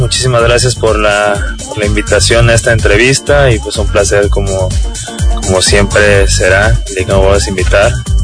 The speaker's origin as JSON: {"language": "Spanish", "region": "Veracruz", "country": "Mexico", "said": "Pero muy orgulloso de ser veracruzano, muy orgulloso de mis raíces y nunca he perdido el piso."}